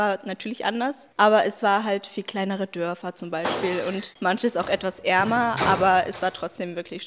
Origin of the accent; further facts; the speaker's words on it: Leipzig, Saxony, Germany; ich komme aus Leipzig und ich bin 17 Jahre alt